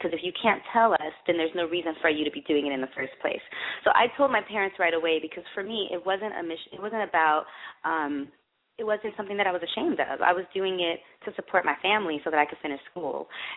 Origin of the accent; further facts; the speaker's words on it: Michigan, United States; I grew up in Michigan where there's nothing to do.